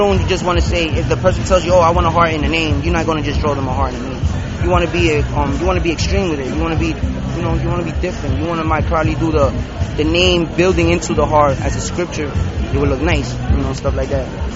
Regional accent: Brooklyn, New York, United States; I'm very loud. I'm from New York. I'm from Brooklyn.

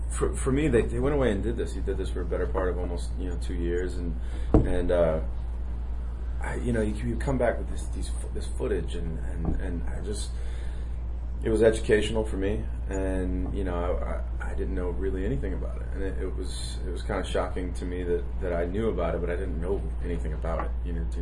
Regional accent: the South, United States; I'm from the South, you know, so I mean

